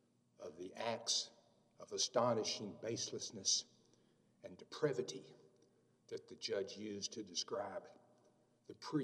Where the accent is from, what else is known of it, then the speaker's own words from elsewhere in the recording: Marfa, Texas, United States; from Marfa, Texas.